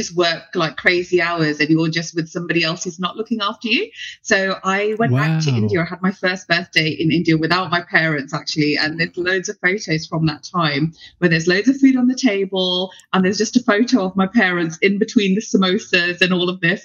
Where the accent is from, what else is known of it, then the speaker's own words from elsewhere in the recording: London, United Kingdom; born there; I was born in the UK. I was born in London. And, you know, I was a child of an immigrant